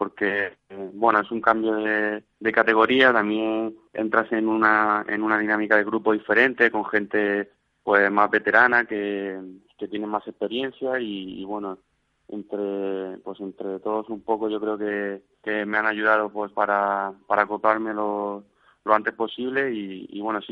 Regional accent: Almuñécar, Andalusia, Spain; empecé allí en el equipo de mi pueblo, en Almuñécar 77

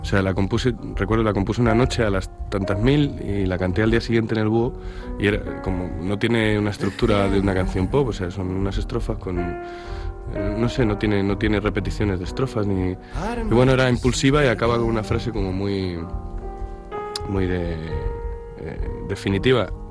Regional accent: Ávila, Castile and León, Spain; Hombre, yo soy de Ávila y ese problema es muy, muy, muy evidente allí.

